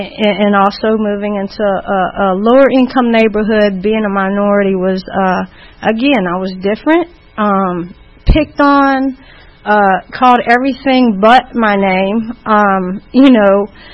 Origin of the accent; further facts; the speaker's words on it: Marietta, Georgia, United States; I was born in 74 in Marietta, Georgia, born and raised, to a 16-year-old mother and 17-year-old father